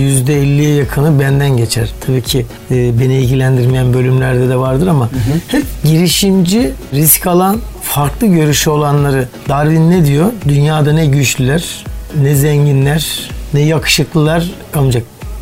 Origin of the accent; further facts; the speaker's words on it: Ankara, Turkey; now in Istanbul, Turkey; 1961 Ankara doğumluyum.